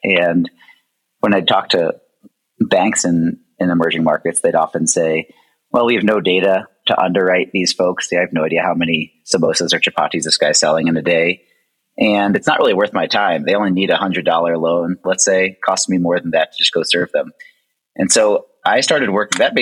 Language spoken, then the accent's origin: English; Philadelphia, Pennsylvania, United States; born there; moved away as an adult; Well, my personal journey starts in the US. I was born in Philadelphia and after college started working in other countries